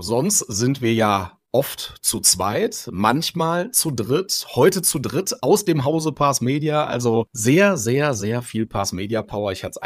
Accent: Germany; wie man hier vorne bei uns im Rheinland sagen würde

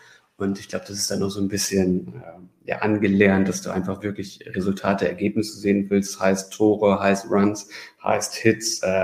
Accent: Hamburg, Germany

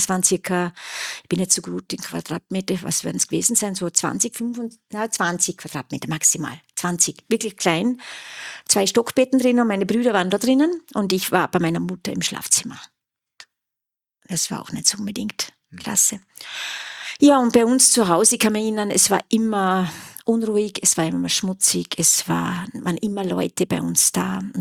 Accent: Lustenau, Vorarlberg, Austria; born there; also ich bin gebürtige Vorarlbergerin, bin in Lustenau geboren

